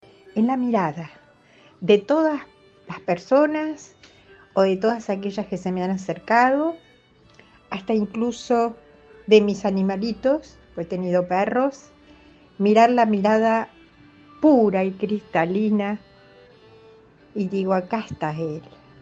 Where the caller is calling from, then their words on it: Buenos Aires, Argentina; de Capital.